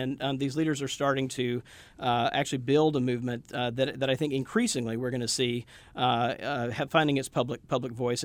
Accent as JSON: {"language": "English", "region": "the South", "country": "United States", "tie": "born or raised there", "said": "I grew up Southern Baptist in the South."}